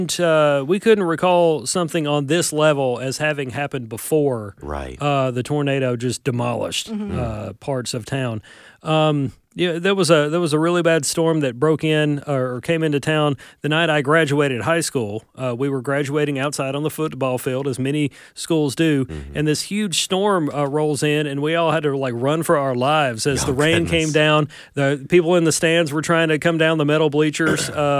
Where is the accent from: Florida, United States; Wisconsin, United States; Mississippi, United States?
Mississippi, United States; this impacts me because it involves something in my hometown in Northeast Mississippi.